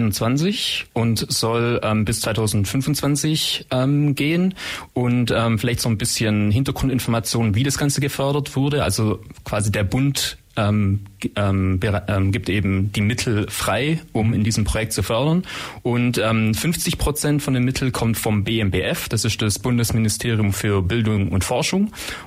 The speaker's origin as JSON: {"language": "German", "region": "Swabia", "country": "Germany", "accent": "Swabian", "said": "Ich habe einen schwäbischen Akzent tatsächlich. Heißt auch, ich komme aus der Gegend, bin also ja ein Schwabe und entsprechend war ich wahrscheinlich auch ein bisschen schwäbeln. Also so ganz Hochdeutsch geht's dann am Ende dann doch nicht."}